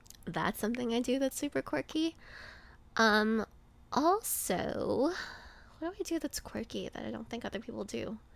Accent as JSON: {"language": "English", "country": "Canada", "said": "It's Canadian. I'm Canadian."}